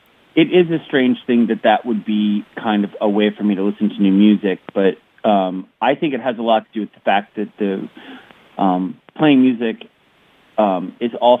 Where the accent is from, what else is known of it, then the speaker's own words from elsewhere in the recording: United States; the fact that I'm just an American that actually got to make records